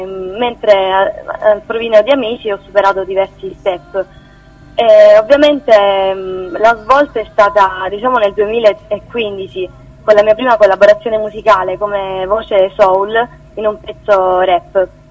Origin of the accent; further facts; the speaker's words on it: Brindisi, Apulia, Italy; born there; Sono nata a Brindisi, ho 24 anni.